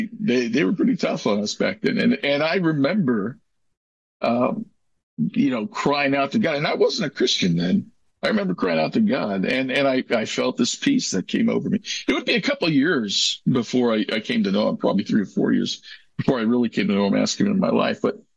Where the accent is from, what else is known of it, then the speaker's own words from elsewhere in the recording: Los Angeles, California, United States; I told you I'm from Los Angeles, and my upbringing was ugly.